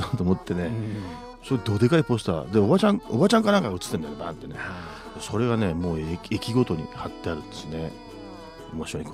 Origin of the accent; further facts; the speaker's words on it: Matsudo, Chiba, Japan; 私千葉県松戸市出身なんですけど、松戸市に新京成っていう施設が走ってて、